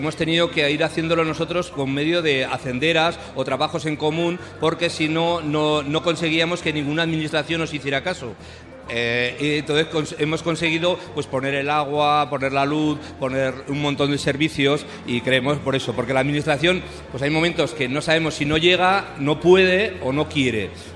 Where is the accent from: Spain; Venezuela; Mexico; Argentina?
Spain; Sarnago, Castile and León; Bueno, mi pueblo es Sarnago. Es un pueblecito muy pequeño en la comarca de Tierras Altas que lleva 40 años que no tiene vecinos.